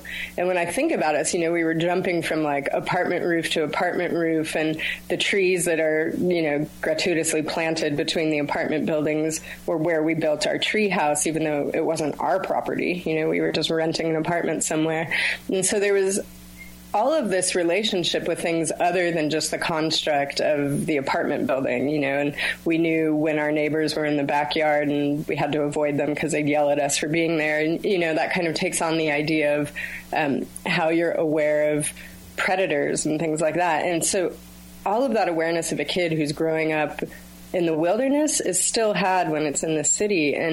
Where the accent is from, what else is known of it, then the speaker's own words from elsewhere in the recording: Santa Monica, California, United States; actually grew up in Los Angeles, so I spend an enormous amount of time in the outdoors now, but I grew up in Santa Monica, right on Manhattan and 12th Street